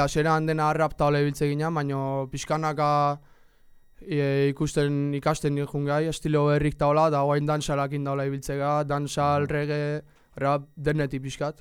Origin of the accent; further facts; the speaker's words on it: Tolosa, Basque Country, Spain; Tolosakoa, 2000 urten jaio nintzen, martxoak irun